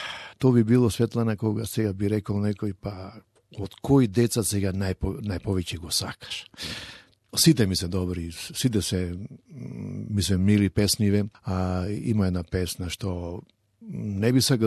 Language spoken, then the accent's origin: Macedonian; Ohrid, Southwestern, North Macedonia; now in Australia; од моето родно место Охрид